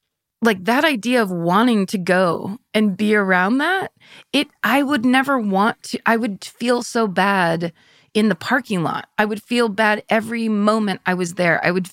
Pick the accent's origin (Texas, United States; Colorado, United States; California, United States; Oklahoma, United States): California, United States; And I think it's because I grew up in Sonoma County, which was all cows. And we were right next to Marin County